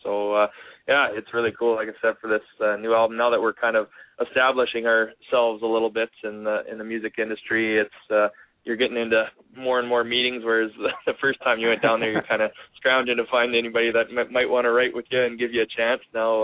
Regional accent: Standard, Alberta, Canada; the grads asked me to be the guest speaker in Standard in my hometown here

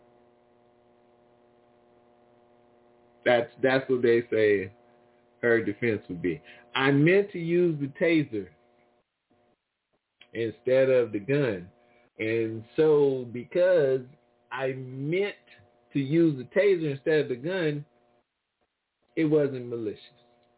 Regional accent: New Orleans, Louisiana, United States; And I grew up in New Orleans. I don't think we had the Aedes mosquito.

